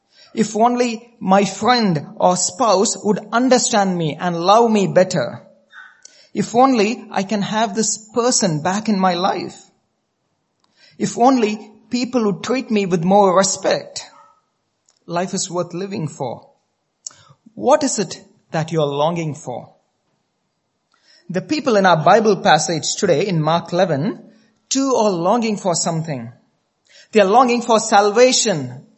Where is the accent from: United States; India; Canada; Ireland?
India; moved away as an adult; now in Australia; Growing up in India, I always longed to stand out from the rest of the people.